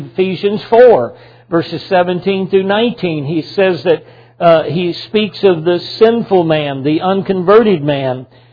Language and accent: English; the South, United States; What has been interesting to me growing up in the South, growing up around country music